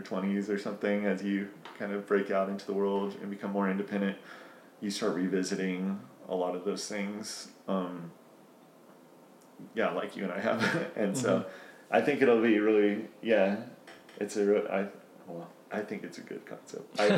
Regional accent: Texas, United States; now in Charleston, United States; whether it's somebody from where we grew up in Texas or where we are now in Charleston, there's a lot of, it's a very, I don't know, Bible Belt-y region.

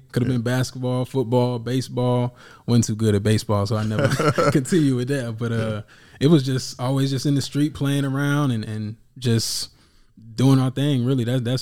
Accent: Biloxi, Mississippi, United States; born there; So I was born in Biloxi, Mississippi. Parents was in the military. And so we spent a lot of time bouncing around.

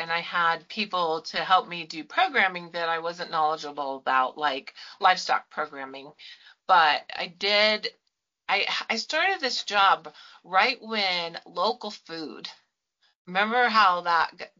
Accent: Colorado, United States; also born or lived in Louisiana; And so then we moved from Louisiana back to Colorado, where I'm from. And I worked for a little while I did various things. We live remotely then, and we still live remotely now in southwestern Colorado.

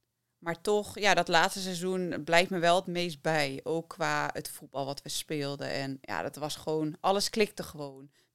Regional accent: Netherlands; ik ben een technische speelster, ik kom uit Nederland.

